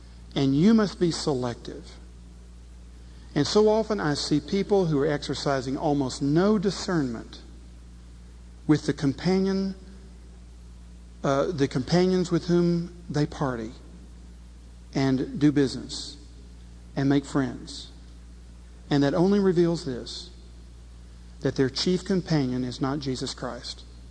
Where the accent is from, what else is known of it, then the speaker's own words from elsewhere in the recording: the South, United States; I'm sorry, I'm a Southerner.